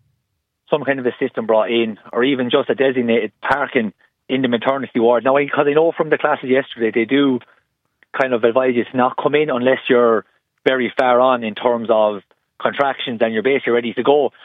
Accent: Munster, Ireland; we're from Tipperary side, so our hospital was Kilkenny.

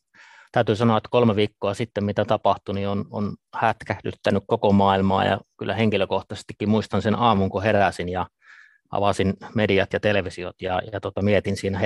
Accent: Ivalo, Lapland, Finland; mä olen 48-vuotias upseeri töissä puolustusvoimissa ja kotoisin olen Pohjois-Suomesta, Lapista, Ivalosta

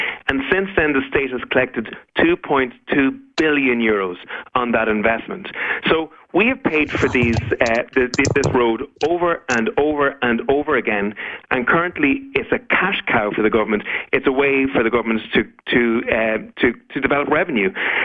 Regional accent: Leinster, Ireland; So I'm from Meath, there's four tolls in my county

